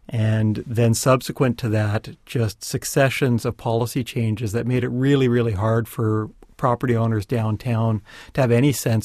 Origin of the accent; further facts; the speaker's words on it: Canada; where I grew up in Canada was part of the underlying bedrock was Canadian Shield